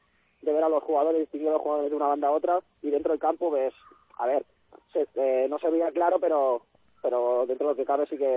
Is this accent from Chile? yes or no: no; Barcelona, Catalonia, Spain; Yo de Barcelona.